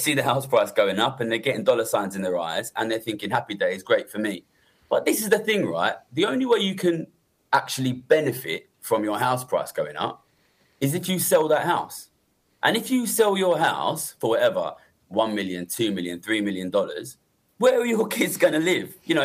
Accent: London, United Kingdom; I come from London

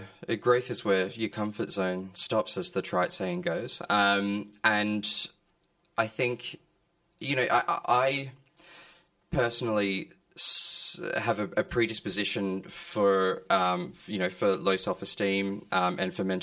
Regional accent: Brisbane, Queensland, Australia; Yeah, so I grew up in Brisbane

